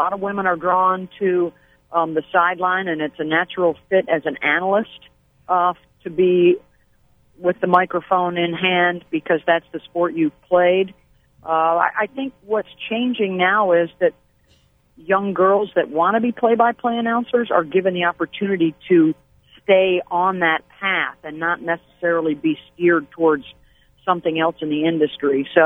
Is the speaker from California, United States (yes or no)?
no; Syracuse, New York, United States; And myself growing up in Syracuse